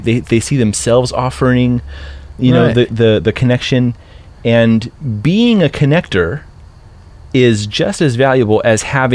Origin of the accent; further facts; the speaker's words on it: Las Vegas, Nevada, United States; I was raised in Las Vegas.